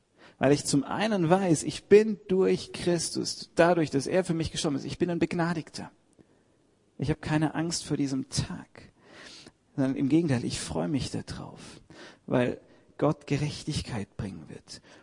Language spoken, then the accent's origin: German; Heidelberg, Baden-Württemberg, Germany; Und was können wir als Heidelberger effektiv dagegen tun?